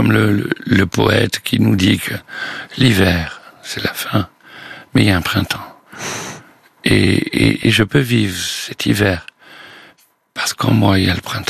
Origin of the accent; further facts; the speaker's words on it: Marseille, Provence-Alpes-Côte d'Azur, France; Mais je suis un Marseillais, donc je conduis comme une patate, moi aussi.